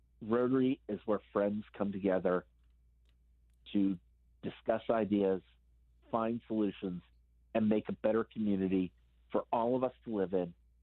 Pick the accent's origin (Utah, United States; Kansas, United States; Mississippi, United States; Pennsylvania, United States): Pennsylvania, United States; Greensburg; I come from Greensburg, Pennsylvania.